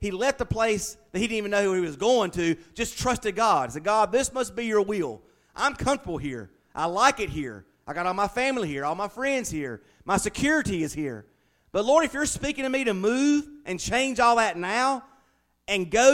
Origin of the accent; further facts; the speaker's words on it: Statesville, North Carolina, United States; See, I was born and raised in Statesville.